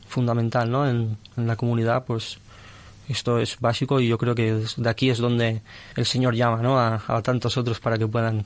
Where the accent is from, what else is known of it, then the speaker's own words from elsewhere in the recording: Valencia, Valencian Community, Spain; soy de Valencia y llevo 2 años y 8 meses en la comunidad del cenáculo, donde entré en España.